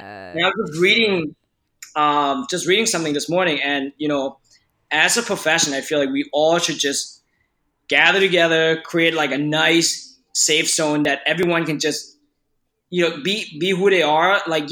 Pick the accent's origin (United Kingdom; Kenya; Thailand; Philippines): Thailand; English is a second language; And, like, you know, like, listen, growing up in Thailand, if I get sick, my grandmother would make me, like, some nonsense remedy, and it helped.